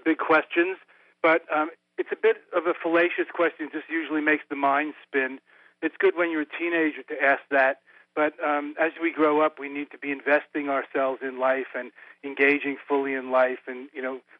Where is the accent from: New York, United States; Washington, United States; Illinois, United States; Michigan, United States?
New York, United States; also born or lived in India / Tibet / Nepal; Well, I grew up in New York, went to college in New York, went to India when I graduated in 1971, became a Buddhist monk, lived in Tibet, Nepal, Sikkim, Bhutan, India